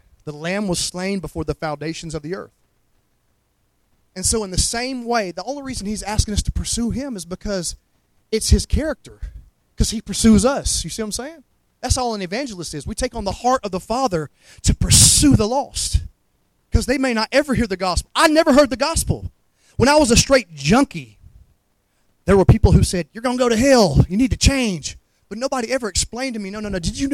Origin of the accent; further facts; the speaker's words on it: Montgomery, Alabama, United States; Listen, I'm from Montgomery, and when I went out west, they thought I was country. And they were like, you have such an accent.